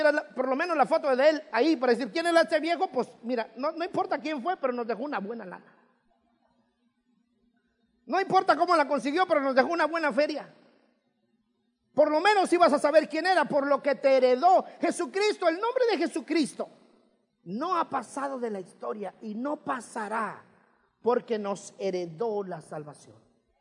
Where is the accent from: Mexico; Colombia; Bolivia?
Mexico; moved away; cuando nosotros venimos de México para acá